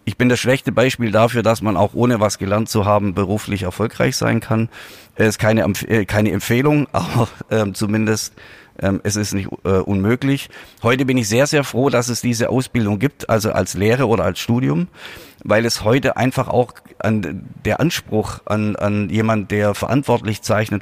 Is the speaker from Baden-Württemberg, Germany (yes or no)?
yes; Reutlingen, Baden-Württemberg, Germany; oder ich komme eigentlich aus Reutlingen, das ist ungefähr 40, 45 Kilometer südlich.